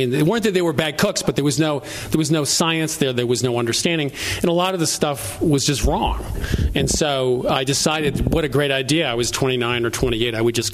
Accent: New England, United States; Of course, I'm from New England, so this is like summer weather.

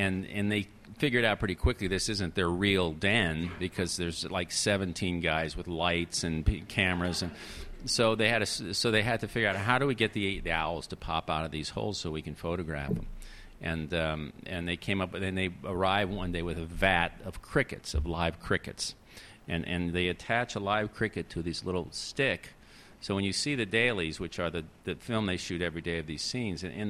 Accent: Florida, United States; little burrowing owls, which really exist in Florida, existed, I should say, where I grew up in Florida

